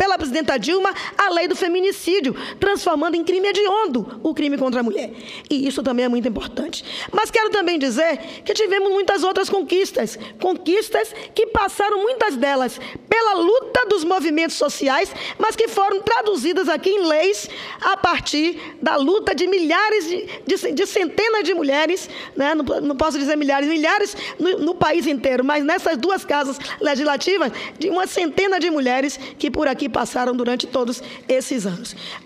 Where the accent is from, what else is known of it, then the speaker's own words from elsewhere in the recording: Bahia, Brazil; parabenizar a baiana, porque sou baiana também